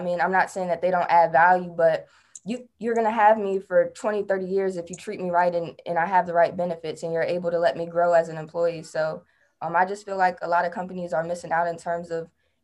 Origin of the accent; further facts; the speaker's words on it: Washington, District of Columbia, United States; Yeah, I'm from Washington, D.C. You know, I'm born and raised and I'm very proud to be from D.C., but there are a lot of issues that go on back home.